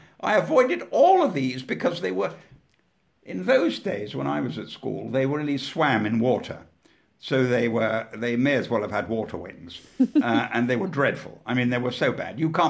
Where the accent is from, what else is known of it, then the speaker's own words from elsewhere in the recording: Weston-super-Mare, South West England, United Kingdom; Well, I come from Weston-super-Mare in Somerset, and we had a fish and chip shop